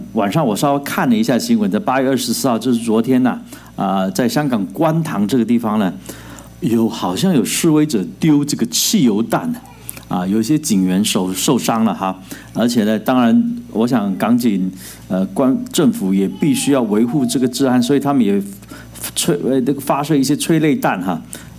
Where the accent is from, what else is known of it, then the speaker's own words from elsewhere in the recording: Taiwan; 他也是从台湾来的，那我也是从台湾来的